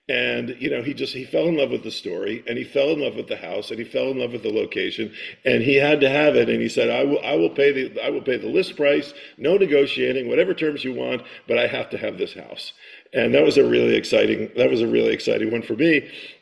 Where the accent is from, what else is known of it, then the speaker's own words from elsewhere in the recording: Englewood, New Jersey, United States; I was born in Englewood, New Jersey. I went to school in New Jersey.